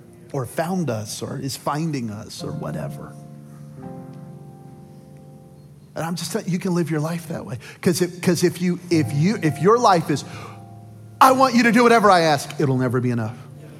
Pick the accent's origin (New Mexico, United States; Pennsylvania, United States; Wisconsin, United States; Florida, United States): New Mexico, United States; Belen; I'm from Belen, New Mexico